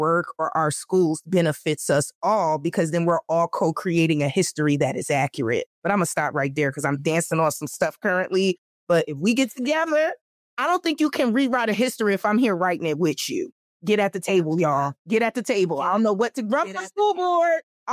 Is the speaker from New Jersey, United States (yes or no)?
yes; New Jersey, United States; because I'm from Jersey, holla, but I do most of my work in Philadelphia.